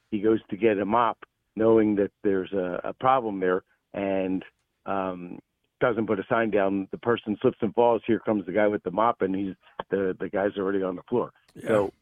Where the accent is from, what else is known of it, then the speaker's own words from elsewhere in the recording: Penn Valley, Pennsylvania, United States; Well, I grew up on the main line, Penn Valley, which is west of City Avenue. So basically the near suburbs.